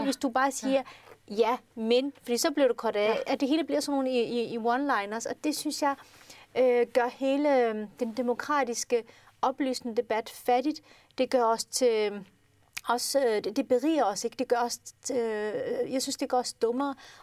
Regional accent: Jutland, Denmark; Nu kommer jeg selv fra Jylland, så jeg har boet forskellige steder i landet.

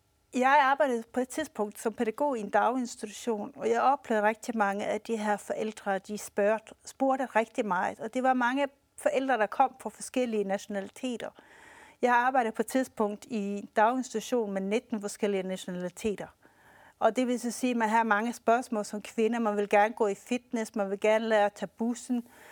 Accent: Stockholm, Stockholm County, Sweden; now in Denmark; Jeg er vokset op på Söder i Stockholm. Den del, hvor Globen ligger. Man kan så sige, det er den del, hvor vi havde rigtig, rigtig mange folk fra forskellige lande, der havde deres forskellige små forretninger.

